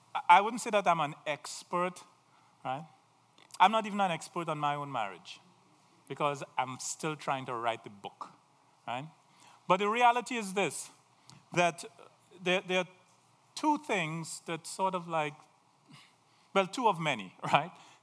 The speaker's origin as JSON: {"language": "English", "country": "Trinidad & Tobago", "lives_now": "United States", "said": "you all know I'm from Trinidad, right? I'm an island boy."}